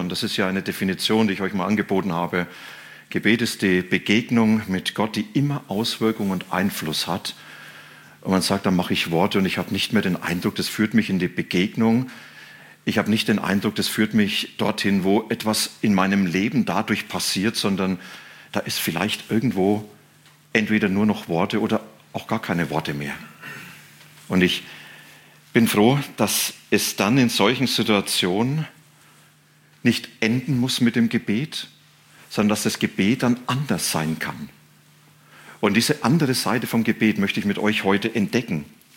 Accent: Bavaria, Germany; Manche wissen, ich komme aus Franken, kleines Dorf.

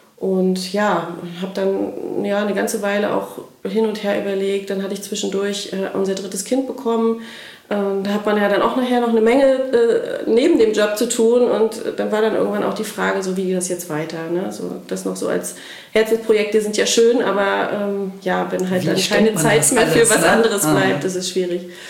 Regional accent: Mecklenburg-Vorpommern, Germany; Wir sind zwischenzeitlich dann wieder nach Schwerin zurückgezogen, weil Familiengründung anstand und ich bin Mecklenburgerin, und irgendwie war klar, die Kinder müssen auch irgendwie in Mecklenburg aufwachsen.

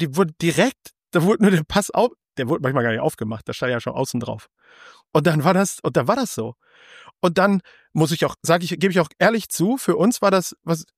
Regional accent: North Rhine-Westphalia, Germany; Ich bin im Ruhrpott groß geworden.

